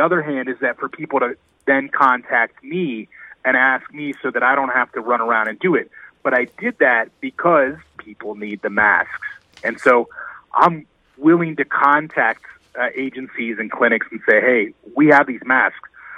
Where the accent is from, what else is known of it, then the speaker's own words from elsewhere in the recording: Indiana, United States; She's in a nursing facility, back in my home state of Indiana.